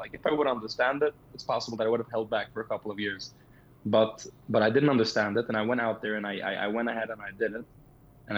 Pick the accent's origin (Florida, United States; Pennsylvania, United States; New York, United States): New York, United States; Brooklyn; first language Yiddish; English is a second language; Now, my first language was Yiddish. I grew up in a Hasidic home in Brooklyn, New York. And I always spoke Yiddish. Yiddish is the language that I think in.